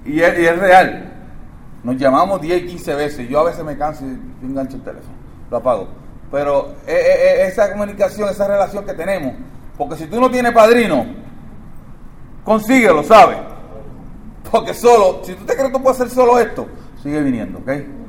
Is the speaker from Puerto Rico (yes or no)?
yes; Santurce, Puerto Rico; trato de sacar la palabra en español, pero no sale bien, sale en inglés. Pero si yo soy nací y criado en Santurce, Puerto Rico, en los tablones, corriendo descalzo por ahí, por ese babote, tú sabes, que yo soy nací y criado allí, y el español hasta se me olvida.